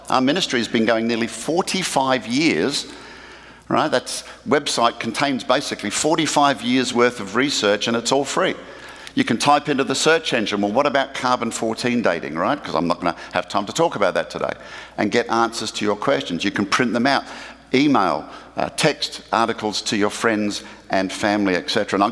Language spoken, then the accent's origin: English; Australia; now in United States; So, yes, I am from Australia. I've been here 11 years now